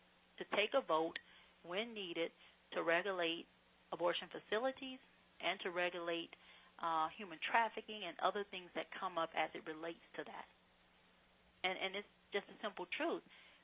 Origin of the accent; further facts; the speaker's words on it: Louisiana, United States; incident in our state where we found out in Shreveport, a clinic about an hour and a half away from my hometown